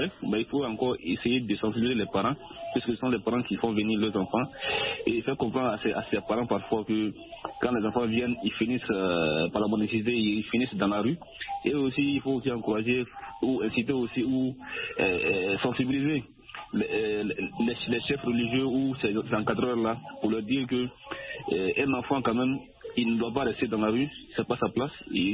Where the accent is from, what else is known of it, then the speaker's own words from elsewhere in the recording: Mali; Chez nous, au Mali, on les appelle les grébous. C'est un terme bambara.